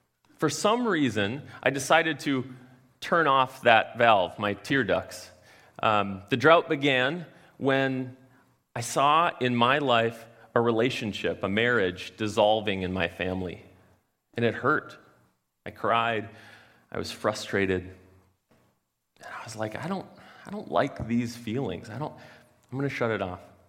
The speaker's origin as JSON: {"language": "English", "town": "Esko", "region": "Minnesota", "country": "United States", "tie": "born or raised there", "said": "So I grew up in Esco, just down the road"}